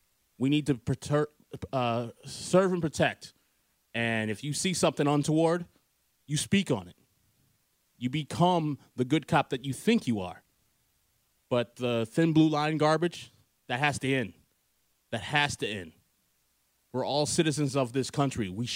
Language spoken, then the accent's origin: English; Wheaton, Illinois, United States; I was not raised in the city of Chicago. I'm a suburbanite. I'm from Wheaton.